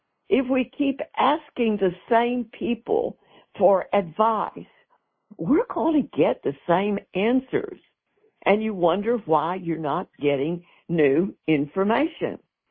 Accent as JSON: {"language": "English", "region": "Texas", "country": "United States", "said": "I'm speaking as a Texan today"}